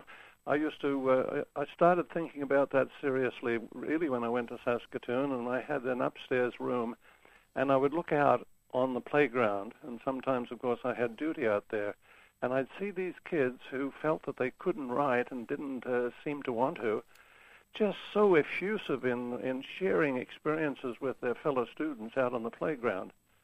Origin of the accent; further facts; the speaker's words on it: Queensland, Australia; because I'm a Queenslander